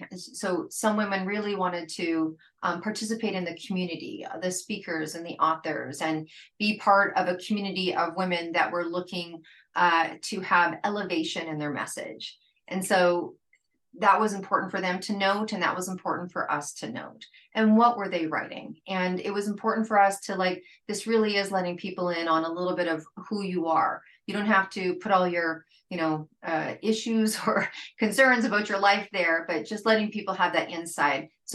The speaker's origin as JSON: {"language": "English", "country": "Canada", "said": "I mean, being a Canadian, I mean, Sherry Ulrich came on and spoke"}